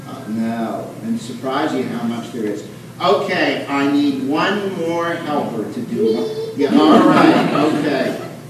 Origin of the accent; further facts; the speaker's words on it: Pennsylvania, United States; When I was your age in the church I grew up in near Philadelphia, Pennsylvania, we used to sing a little song